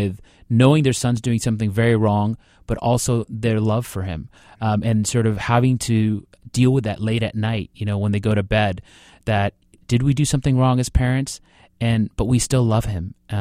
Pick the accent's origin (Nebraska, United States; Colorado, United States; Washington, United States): Washington, United States; a lot of parents here, you know, that I grew up with in Eastern Washington